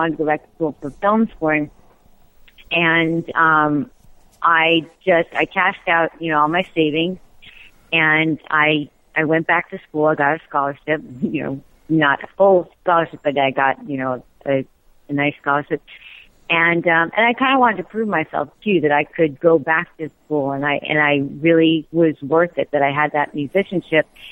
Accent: New York, United States; I grew up in New York, and I get cold when it gets to be like 75, you know.

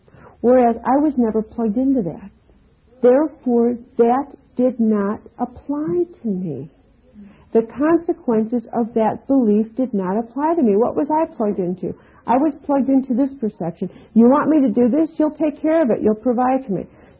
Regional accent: Chicago, Illinois, United States; You don't understand. I'm from Chicago. And people like me, in my family, we don't even know what a farm is.

